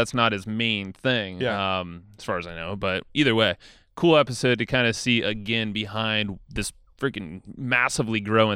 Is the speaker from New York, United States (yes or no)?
no; San Diego, California, United States; growing up in East County San Diego, Rancho San Diego area, and reminisced on that.